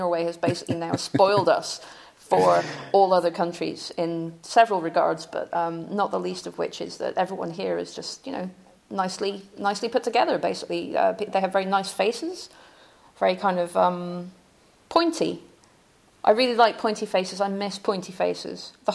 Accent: Scotland, United Kingdom; I mean, I'm from Scotland and we know from weather, but this is more weather.

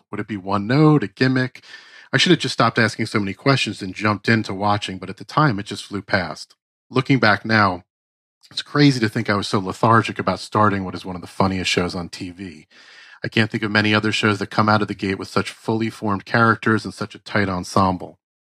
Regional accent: New Jersey, United States; I flipped on HBO to watch the first episode of a show set around where I grew up in New Jersey.

